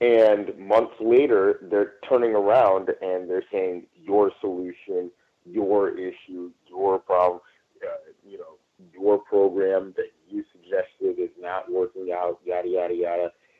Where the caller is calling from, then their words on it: Los Angeles, California, United States; Yeah, that was me … I'm calling from Los Angeles.